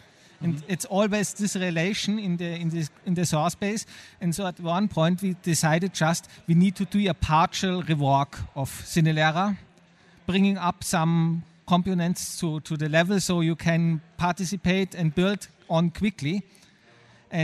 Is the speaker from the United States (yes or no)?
no; Munich, Bavaria, Germany; from... I'm from Munich, from Germany